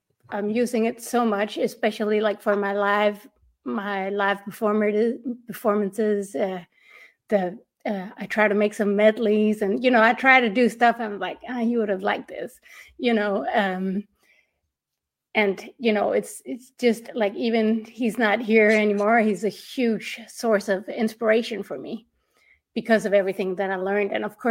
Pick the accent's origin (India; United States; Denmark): Denmark; English is a second language; I'm from Denmark. There are some issues with the work permits and stuff.